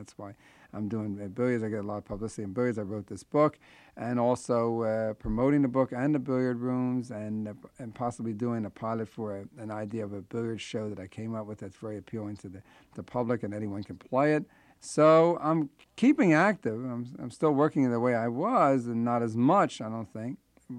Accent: Philadelphia, Pennsylvania, United States; Even though he's from Nebraska and I'm from Philadelphia

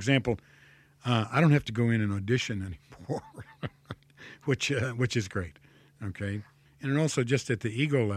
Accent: Toledo, Ohio, United States; I'm from Ohio. I was born in Toledo, Ohio. And I grew up there. My father was from Montgomery, Alabama.

